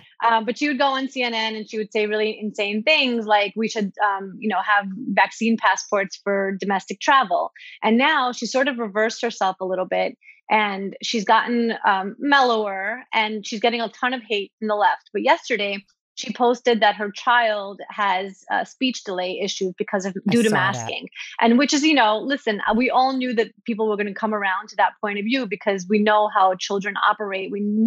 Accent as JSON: {"language": "English", "town": "Brooklyn", "region": "New York", "country": "United States", "tie": "born or raised there", "said": "I think about all the people that I grew up with in Brooklyn"}